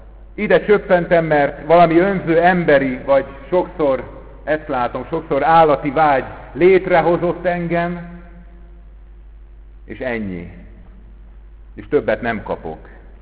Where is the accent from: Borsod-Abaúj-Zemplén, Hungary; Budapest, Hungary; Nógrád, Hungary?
Budapest, Hungary; abban a budapesti gyülekezetben, ahol felnőttem